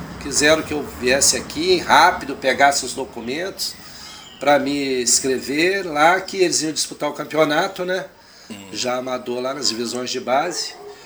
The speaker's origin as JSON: {"language": "Portuguese", "town": "Recreio", "region": "Minas Gerais", "country": "Brazil", "tie": "born there", "said": "Isso, nasci em Recreio."}